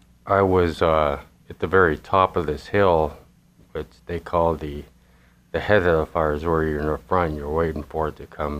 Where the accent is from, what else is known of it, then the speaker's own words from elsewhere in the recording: Grass Valley, California, United States; I came from Grass Valley, California. That's where I was raised, grew up most of my life.